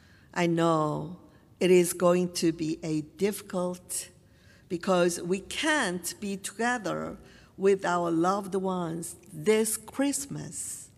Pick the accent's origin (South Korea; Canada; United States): South Korea; I think Korea, my home country, could be a good example.